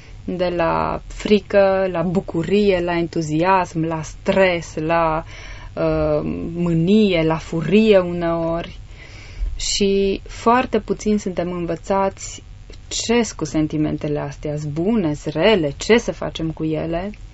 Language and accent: Romanian; Romania; la noi, ca și cultură, ca și români